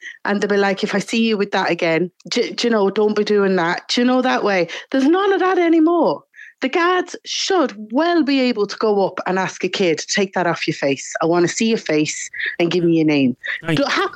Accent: Manchester, North West England, United Kingdom; when we were growing up in Manchester, in the estates in Manchester

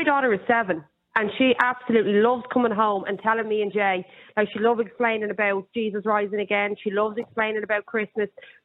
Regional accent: Ireland; we can't go over to a Muslim country and say, sorry, I'm Irish.

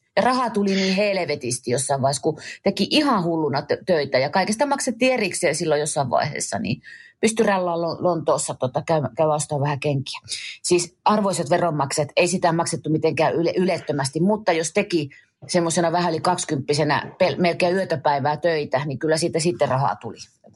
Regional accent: Central Ostrobothnia, Finland; kun mä oon tuolta Keski-Pohjanmaalta kotosi, ja mulla on se murre, se on mulla tosi voimakas edelleen

